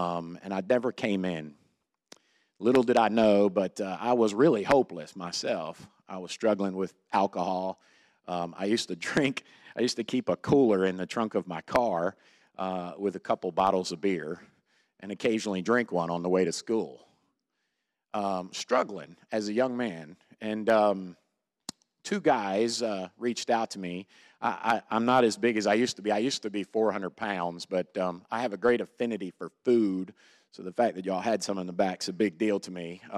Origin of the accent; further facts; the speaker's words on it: Baltimore, Maryland, United States; I'm from Baltimore. I was raised in and around. I moved a lot.